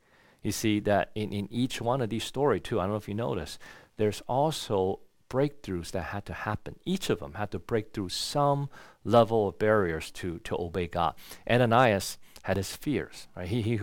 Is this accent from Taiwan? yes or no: yes; Taiwan; now in United States; I grew up in Taiwan, and I found that there was a lot of things that were not were ugly or were not pleasant or I did not like in my own culture.